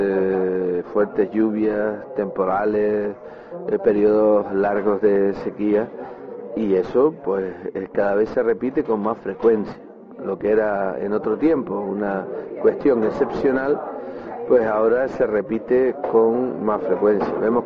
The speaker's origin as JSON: {"language": "Spanish", "region": "Canary Islands", "country": "Spain", "said": "vengo de las Islas Canarias"}